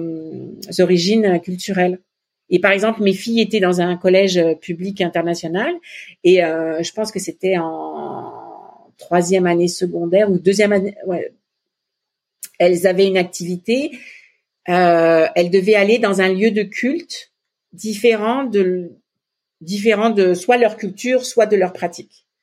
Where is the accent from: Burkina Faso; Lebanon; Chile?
Lebanon; now in Canada; moi je viens du Liban et la feuille de vigne c'est fourrée au riz, c'est hyper important pour moi